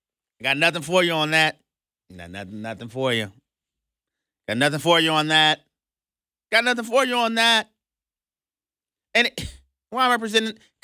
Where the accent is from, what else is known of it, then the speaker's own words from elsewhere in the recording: New Orleans, Louisiana, United States; what happened in my hometown in New Orleans, Louisiana is an egregious terrorist attack.